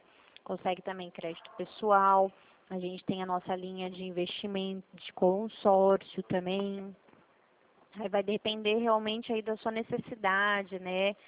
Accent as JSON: {"language": "Portuguese", "region": "São Paulo", "country": "Brazil", "said": "Eu sou aqui de São Paulo, só que da Central."}